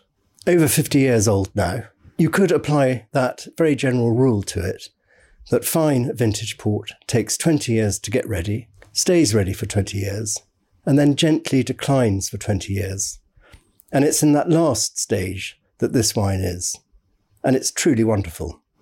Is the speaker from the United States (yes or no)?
no; South West England, United Kingdom; We were very fortunate growing up in Devon.